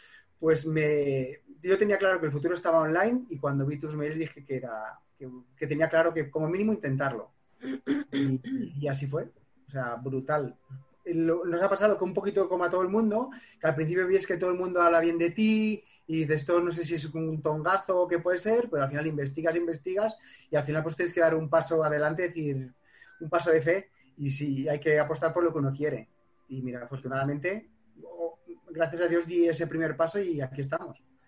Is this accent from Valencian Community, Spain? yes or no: yes; Castellón de la Plana, Valencian Community, Spain; Yo soy de Castellón, mi mujer estaba en Albacete, siempre estamos como en punto aéreo entre un sitio y el otro